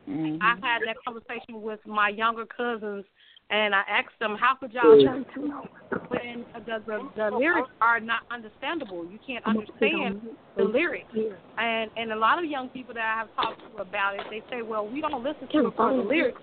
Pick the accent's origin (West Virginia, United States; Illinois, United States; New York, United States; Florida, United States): Illinois, United States; Chicago; I'm from Chicago.